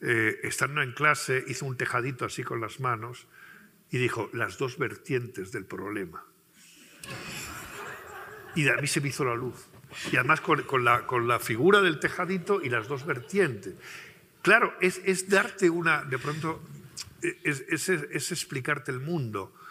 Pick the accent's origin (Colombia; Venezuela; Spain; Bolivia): Spain; Alburquerque, Extremadura; es que yo era del campo, no era del pueblo. Yo soy de Alburquerque, de un pueblo de Extremadura. Pero no era del pueblo, era del campo. O sea, nosotros vivíamos en el campo.